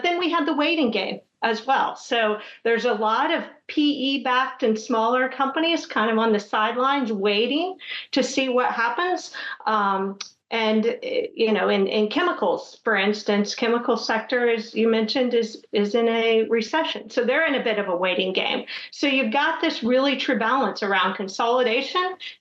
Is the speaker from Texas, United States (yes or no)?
yes; Texas, United States; I grew up in West Texas, so I was around the energy community and economies there.